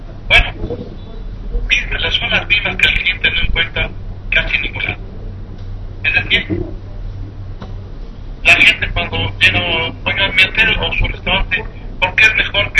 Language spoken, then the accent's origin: Spanish; Mexico; Y si alguien tiene imaginación en este planeta, pues somos los mexicanos.